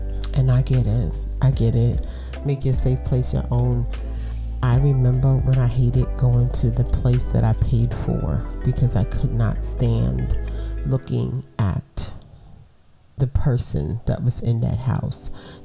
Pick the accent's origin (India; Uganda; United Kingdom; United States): United States; Brooklyn, New York; If you're new here, I'm from Brooklyn, so I talk with my hands.